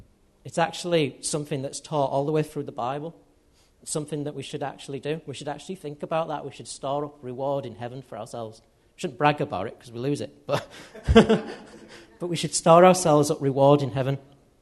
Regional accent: United Kingdom; As British people in Western society

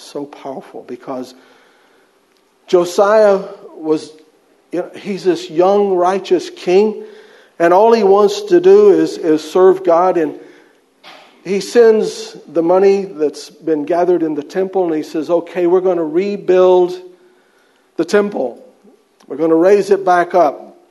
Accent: United States; also born or lived in United Kingdom; When I say our nations, I say it because I'm American, but I'm also British.

